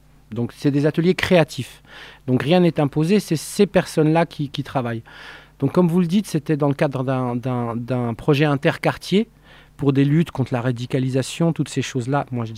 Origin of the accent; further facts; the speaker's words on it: Belfort, Bourgogne-Franche-Comté, France; also born or lived in Montbéliard; Je suis né à Montbéliard, moi. Je suis un enfant qui suis né ici. J'ai grandi dans un quartier qui s'appelle Les Résidences, à Belfort.